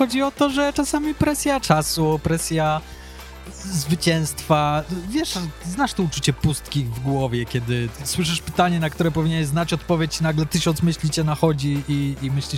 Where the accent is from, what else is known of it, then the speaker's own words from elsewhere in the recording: Łódź, Łódź Voivodeship, Poland; Przyjechałem z Łodzi, mam dwa bigle